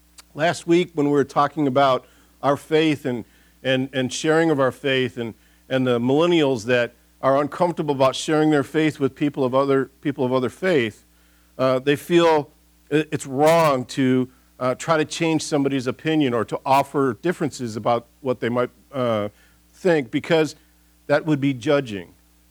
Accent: Michigan, United States; I grew up in Michigan where there's a lot of apples.

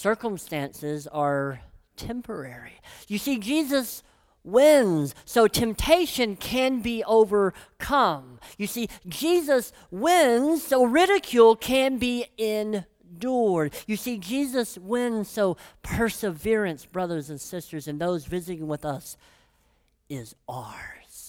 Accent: Tennessee, United States; I grew up in Tennessee, you can kind of tell where that comes from.

